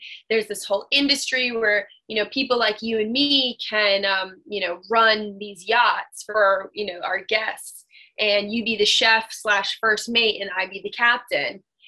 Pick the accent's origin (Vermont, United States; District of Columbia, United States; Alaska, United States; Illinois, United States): Vermont, United States; Burlington; Obviously, like, I grew up in Vermont, and, you know, I went to college here